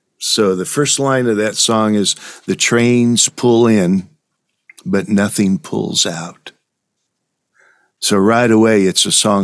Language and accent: English; North Platte, Nebraska, United States; Well, I come from North Platte, Nebraska. North Platte is a railroad town. It's a company town.